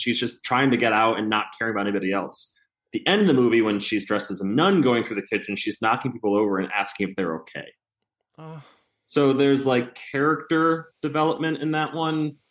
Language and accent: English; Buffalo, New York, United States; Darn tootin' I am. I'm from Buffalo.